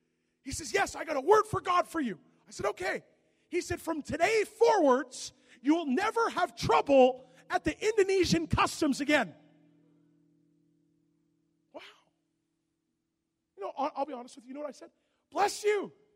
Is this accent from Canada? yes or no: yes; Canada; I'm Canadian. When are we ever dangerous?